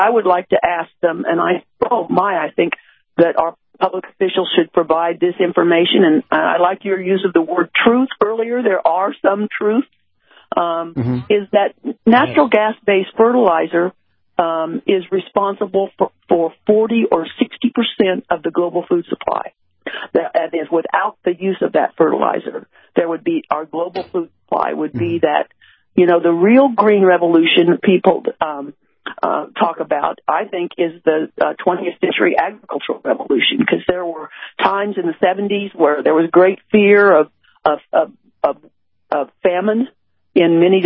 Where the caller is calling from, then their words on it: Texas, United States; I'm speaking here from Texas, where we're known for loving our oil and gas industry and respecting it